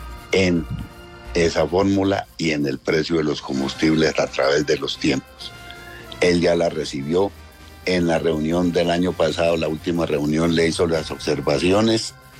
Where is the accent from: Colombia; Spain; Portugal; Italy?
Colombia; proveer también para nuestra subsistencia como colombianos, ya que producimos para Colombia.